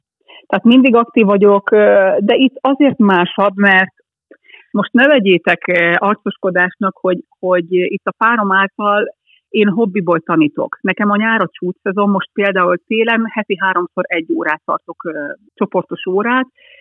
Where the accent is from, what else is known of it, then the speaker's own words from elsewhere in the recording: Hungary; now in Cyprus; tudták, hogy én Magyarországról vagyok, akkor hú, hát mit csinálsz te itt Cipruson, Budapest után?